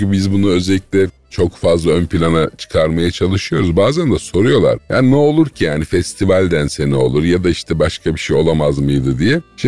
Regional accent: Adana, Turkey; ben Adana'da büyüdüm. Çocukluğum, gençliğim orada geçti. Dolayısıyla da bütün anılarım neredeyse orada, Adana sokaklarında. Ve ben bir gerçek sokak çocuğuydum.

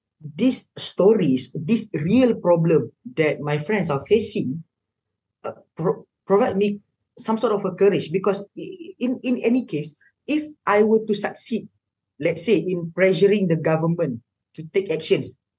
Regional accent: Malaysia; I mean, being a Malaysian parent, of course, they will think the same thing

